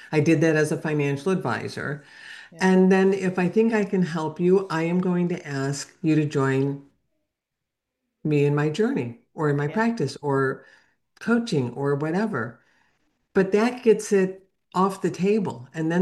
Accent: Chicago, Illinois, United States; So the first role that I had, so I'm from Chicago originally

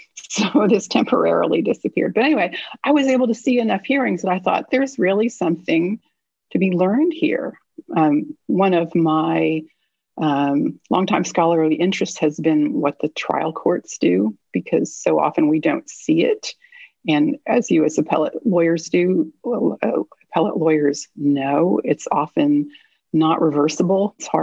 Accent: Connecticut, United States; So I grew up in Connecticut, been winding my way sort of southwest ever since

